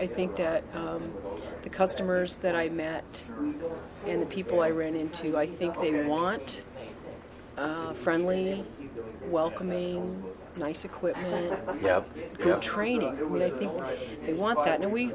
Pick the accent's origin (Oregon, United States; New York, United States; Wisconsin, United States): New York, United States; moved away as an adult; also born or lived in Palo Alto; Well, I grew up in New York. I lived in Palo Alto for most of my adult life, about 22 years in Palo Alto.